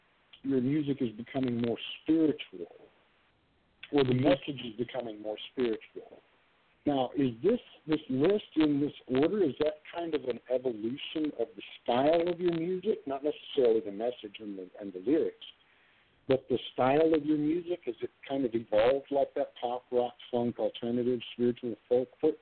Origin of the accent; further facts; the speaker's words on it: Chattanooga, Tennessee, United States; Yeah. I grew up just about an hour north of Lafayette. Oh, is that right? Yeah, I grew up in Chattanooga.